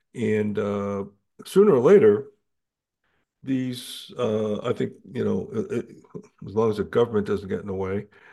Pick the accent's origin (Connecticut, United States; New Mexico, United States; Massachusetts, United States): Connecticut, United States; Glastonbury; moved away; Matter of fact, my hometown in Glastonbury, Connecticut, where I moved from to here, I escaped the communist state of Connecticut